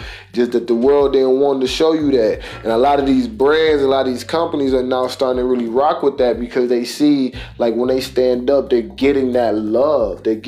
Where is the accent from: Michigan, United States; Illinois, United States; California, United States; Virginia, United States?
Michigan, United States; Detroit; But because me personally, I'm from Detroit. Only thing I grew up on was curves.